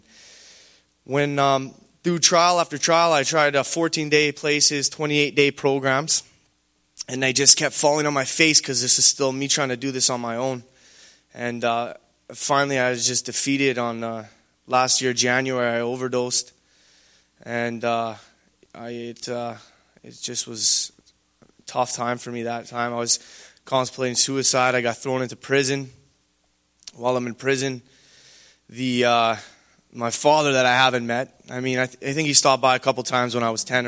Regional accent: Regina, Saskatchewan, Canada; I'm 26 years old. I'm from Regina, Saskatchewan. I grew up fatherless.

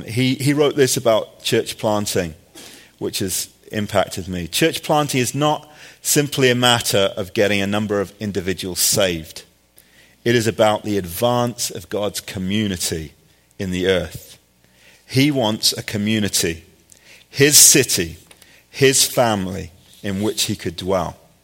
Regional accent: England, United Kingdom; I grew up in England, and I went to a little tiny church called Cope Baptist Church.

